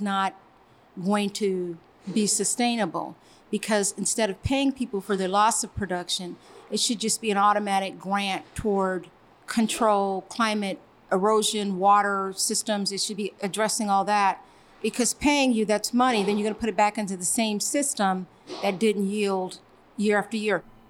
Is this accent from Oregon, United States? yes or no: yes; Portland, Oregon, United States; also born or lived in Seattle, Washington; I'm a farmer and a chef. And I'm native to the Pacific Northwest. I was born in Seattle, Washington, and raised in Portland, Oregon.